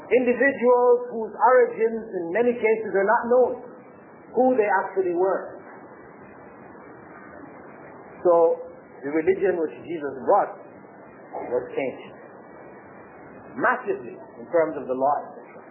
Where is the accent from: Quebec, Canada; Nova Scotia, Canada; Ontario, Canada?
Ontario, Canada; Toronto; I grew up in Toronto.